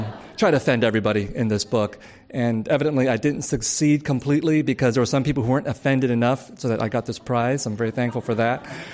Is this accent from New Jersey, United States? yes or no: no; San Jose, California, United States; And I grew up in San Jose, where the Vietnam War was very much a living factor for the Vietnamese refugees that I lived among.